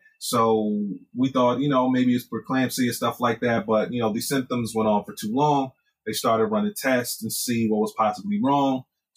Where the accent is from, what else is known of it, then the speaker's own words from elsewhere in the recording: New York, United States; now in Atlanta, United States; So I'm from New York. I went to college. I went to Morehouse College between 2003 and 2007. Decided to stay in Atlanta.